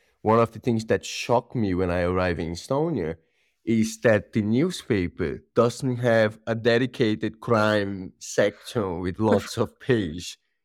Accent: Fortaleza, Ceará, Brazil; I grew up in a city called Fortaleza in the northeast coast of Brazil. It's a beautiful city with lots of beaches.

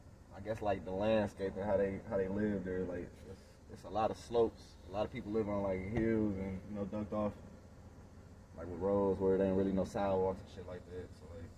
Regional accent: Detroit, Michigan, United States; Yeah, in a way, because, you know, we always watching out. That's how we got to be here in our hood.

